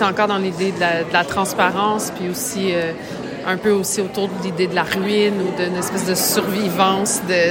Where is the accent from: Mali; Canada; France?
Canada; Sainte-Élisabeth, Quebec; Moi, je suis une native de Lanaudière, là, près de Joliette, Sainte-Élisabeth, précisément.